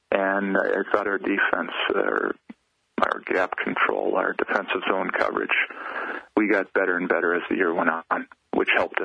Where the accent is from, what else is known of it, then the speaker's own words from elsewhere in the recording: Minnesota, United States; So, you know, I was growing up in Minnesota, and it's kind of the one program everybody wants to beat.